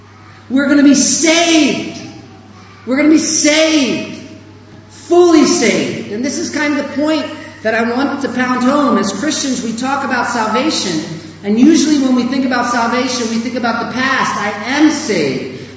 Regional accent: United States; now in South Africa; Imagine me changing my accent. I'm from America. I'm not South African.

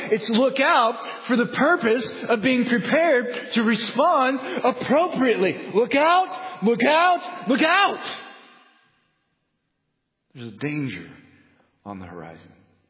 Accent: Kansas, United States; also born or lived in Los Angeles; In fact, I would tell them I'm from Kansas. They would say, do you have cows in your backyard? But also, too, I think we as Midwesterners see the Los Angelinos through stereotypes.

